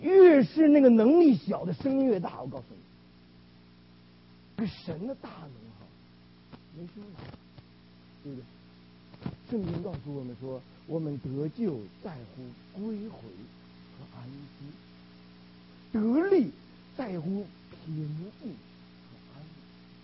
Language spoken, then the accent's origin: Chinese; Beijing, China; 我北京长大的，我从来看不见银河，灯太亮了